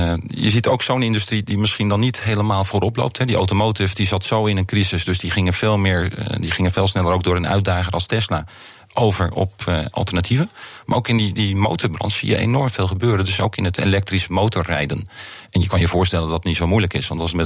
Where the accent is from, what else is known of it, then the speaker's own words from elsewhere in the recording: Netherlands; Dat zijn wij als Nederlanders gewend.